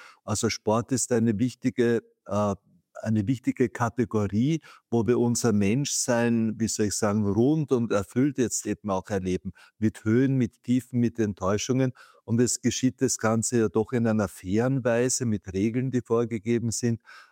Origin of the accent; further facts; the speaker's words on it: Austria; zum Beispiel bei uns in Österreich insgesamt auch, dass wir nach vielen, vielen Jahren es wieder geschafft haben, uns für eine Weltmeisterschaft zu qualifizieren.